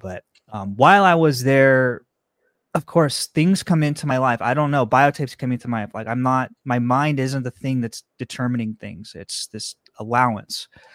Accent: Stockton, California, United States; I grew up in Stockton, California, which is Central Valley.

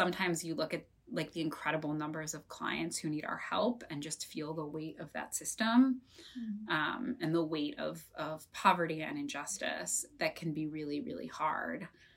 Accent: Cleveland, Ohio, United States; I'm from Cleveland originally, and Cleveland was one of the city's hardest hit by the foreclosure crisis

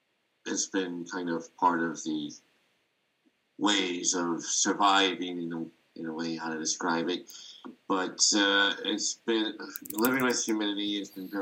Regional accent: Chicago, Illinois, United States; My favorite season in my hometown, Chicago, is actually a tiebreaker.

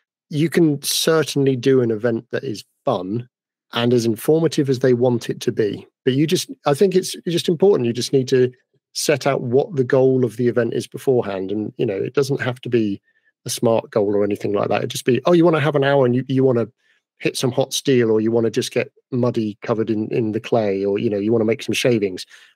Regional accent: United Kingdom; I brushed it off because I'm British and we don't take compliments very well.

